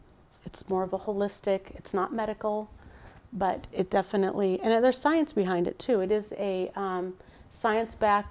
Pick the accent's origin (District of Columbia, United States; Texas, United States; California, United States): California, United States; I'm from Northern California. Yes. The Sierra Mountains.